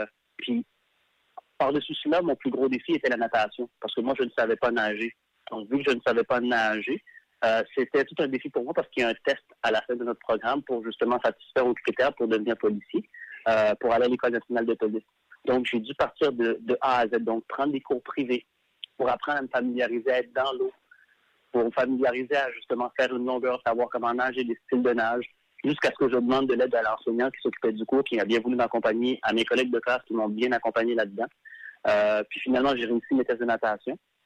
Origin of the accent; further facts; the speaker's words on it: Montreal, Quebec, Canada; parce que j'ai grandi à Montréal, j'ai vécu une bonne partie de ma vie à Montréal, et j'avais Montréal dans le sang.